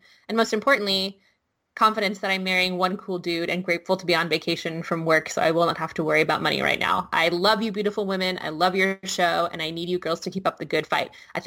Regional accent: United States; moved away as an adult; now in London, United Kingdom; Yes, I know I'm jumping ship for another country, but I am still an American.

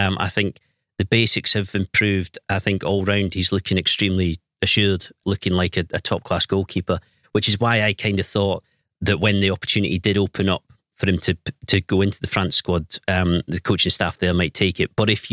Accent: Scotland, United Kingdom; I mean, I've always been a club man over a country man, which might be something about being Scottish, really.

